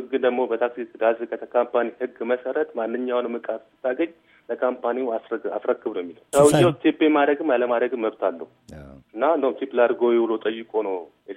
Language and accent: Amharic; Addis Ababa, Ethiopia; moved away as an adult; also born or lived in Maryland; now in Las Vegas, United States; እኔ የተወደድኩት አውቶስተራ አካባቢ ነው ያደግኩት፣ ወደ ሰፈር ሰላም አካባቢ ነው እና ከሰገድ ትምህርት ቤት ከቆልፌ ኮምፕሌክስ ነው የተማርኩት።